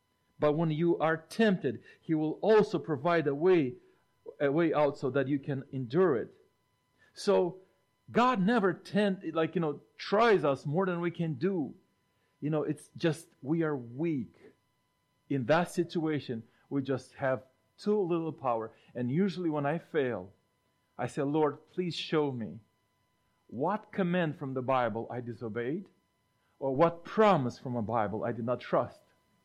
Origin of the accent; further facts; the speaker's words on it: Moldova; You know, we grew up in Moldova, as you know. In the 90s, a lot of people from my country would travel to Germany and buy used cars and import them in Moldova.